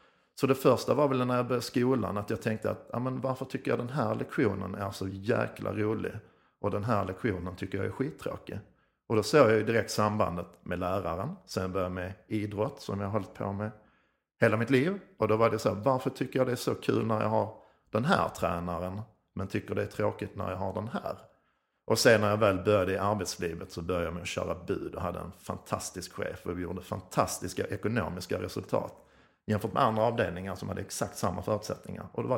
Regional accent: Skåne, Sweden; accent: Skånska; jag pratar ju skånska.

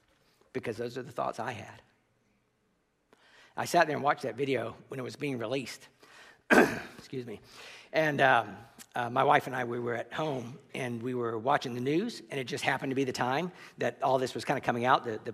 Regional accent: the South, United States; I grew up in the South

